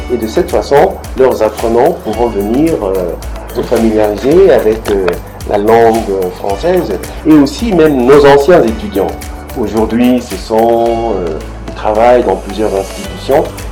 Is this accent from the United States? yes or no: no; Sankuru, DR Congo; Je viens de la RDC, donc la République démocratique du Congo, plus particulièrement dans la province du Sankuru.